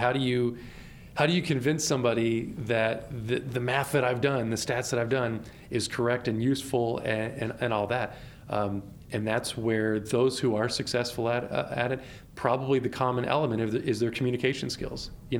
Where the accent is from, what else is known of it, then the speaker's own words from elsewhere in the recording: Pittsburgh, Pennsylvania, United States; because I'm from Pittsburgh.